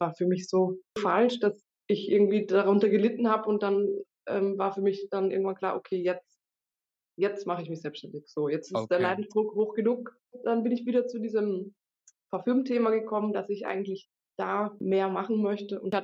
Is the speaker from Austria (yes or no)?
yes; Austria; Also ich bin zwar niederländisch, aber in Österreich geboren und dann in der Weinregion aufgewachsen.